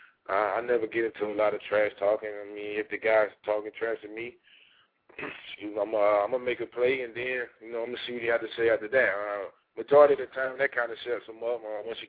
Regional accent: Macon, Georgia, United States; I'm going to be in Macon, Georgia, my hometown, with family, with the people who supported me through this whole thing, family and friends.

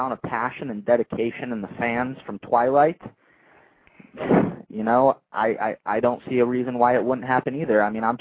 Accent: Michigan, United States; it was like reminding me of my hometown in Michigan.

